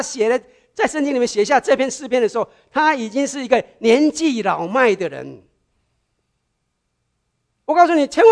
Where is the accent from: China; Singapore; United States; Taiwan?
China; 很多时候我们中国人讲一个句话很有用的